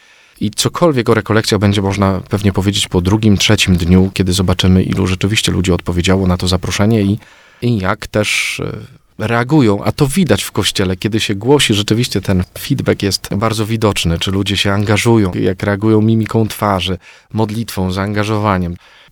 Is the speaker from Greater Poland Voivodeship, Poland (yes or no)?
yes; Ostrzeszów, Greater Poland Voivodeship, Poland; No, jestem z Ostrzeszowa.